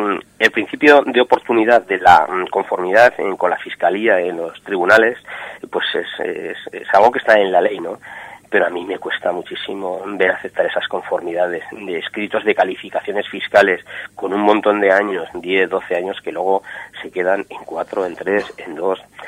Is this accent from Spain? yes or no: yes; Aragon, Spain; yo soy aragonés ante todo, zaragozista por supuesto